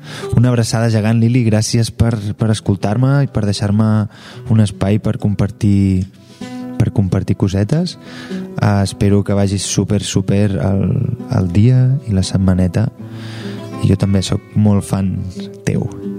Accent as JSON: {"language": "Catalan", "town": "Banyoles", "region": "Catalonia", "country": "Spain", "tie": "born or raised there", "said": "perquè jo he crescut a Banyoles"}